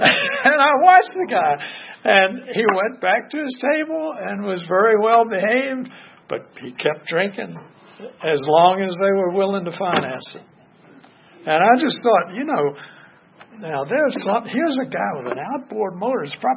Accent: Newport News, Virginia, United States; Well, I grew up in Newport News across the Hampton Roads, but Norfolk.

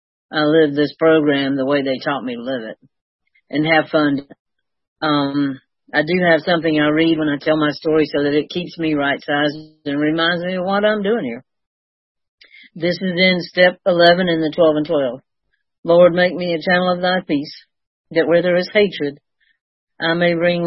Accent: East Point, Georgia, United States; And so, you know, we grew up in East Point. My dad ran the motor pool at Fort Mac for 32 years. My mama worked at the Arrow Shirt Company in East Point

